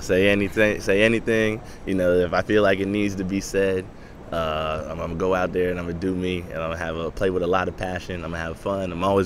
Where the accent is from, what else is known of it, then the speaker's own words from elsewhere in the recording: Boca Raton, Florida, United States; I grew up in Boca Raton, Florida.